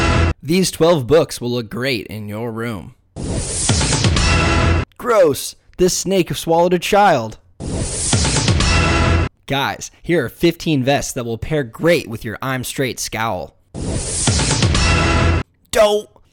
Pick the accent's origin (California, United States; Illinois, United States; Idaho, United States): Illinois, United States; Chicago; I'm live from my hometown of Chicago, IL, and this is the fucking news.